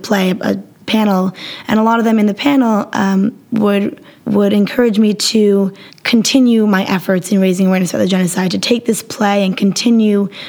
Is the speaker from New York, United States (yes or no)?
yes; New York, United States; However, I was born and raised in New York, and my whole life I've gone to Holy Martyrs, the Armenian church in Bayside.